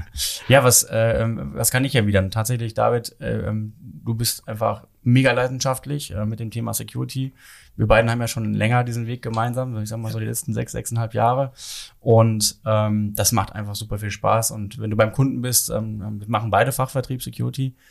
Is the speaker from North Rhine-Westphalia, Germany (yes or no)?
yes; Paderborn, North Rhine-Westphalia, Germany; Ich komme aus Paderborn, das heißt tatsächlich gar nicht so weit weg von Osnabrück.